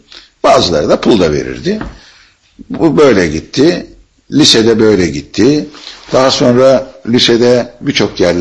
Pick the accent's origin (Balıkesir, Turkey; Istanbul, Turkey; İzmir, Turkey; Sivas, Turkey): İzmir, Turkey; Kuşadası; born there; ben Türkiye'nin İzmir'e yakın batısında, garbında yani Kuşadası kasabasında 1940 yılında doğdum ve 7 yaşına kadar orada kaldım.